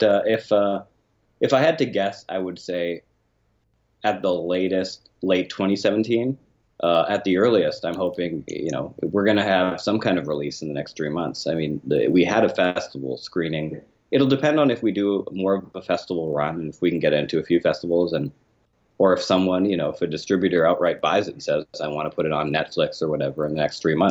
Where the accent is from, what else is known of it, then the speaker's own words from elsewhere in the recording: Canada; But I was raised, I'm Canadian, and I took French immersion all through school.